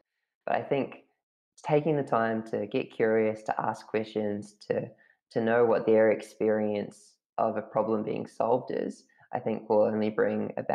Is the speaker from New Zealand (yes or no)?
yes; Katikati, Bay of Plenty, New Zealand; moved away as an adult; I grew up in New Zealand, so I was born in New Zealand, and I basically lived the first 18 years of my life in a little town called Katikati